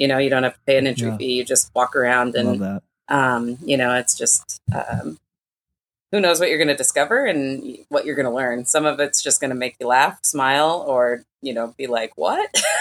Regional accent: Idaho, United States; including one in North Idaho, not too far from my hometown

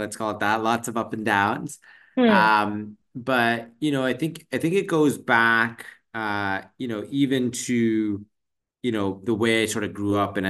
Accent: Vancouver, British Columbia, Canada; I grew up in Vancouver, but my parents are actually refugees from East Africa.

